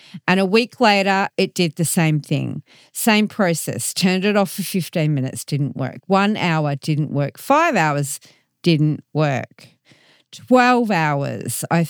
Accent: Australia; from Australia.

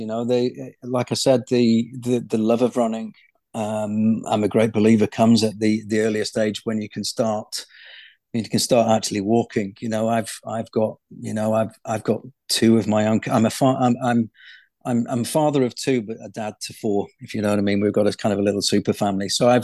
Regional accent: North West England, United Kingdom; You know, obviously growing up in Merseyside, the ball's around, not oval, and you kick it, you don't pick it up.

